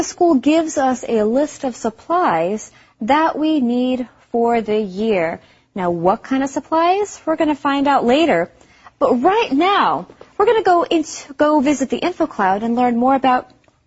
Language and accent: English; West Virginia, United States; Well, I am from West Virginia, which is a state that doesn't have a back-to-school tax holiday. But we lived close enough to Virginia that it was worth it to drive there.